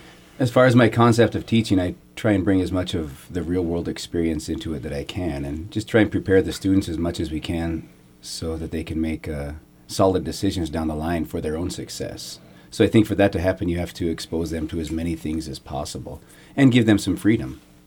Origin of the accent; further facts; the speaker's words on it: Malta, Montana, United States; also born or lived in Miles City; I was born in Miles City, grew up in Malta, went to college at MSU Billings, and wandered down to Los Angeles and other regions.